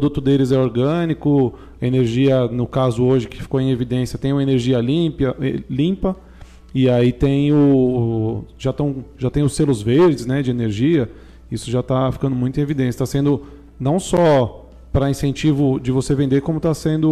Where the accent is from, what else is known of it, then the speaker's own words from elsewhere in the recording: São Paulo, Brazil; eu sou de São Paulo